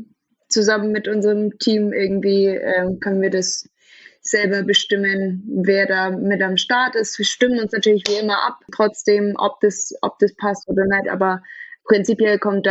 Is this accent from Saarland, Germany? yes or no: yes; Saarland, Germany; Ich komme ursprünglich auch aus dem Saarland.